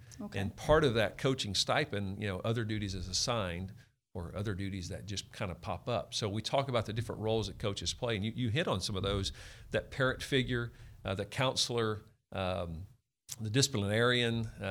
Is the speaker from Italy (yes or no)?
no; Louisiana, United States; I'm from Louisiana.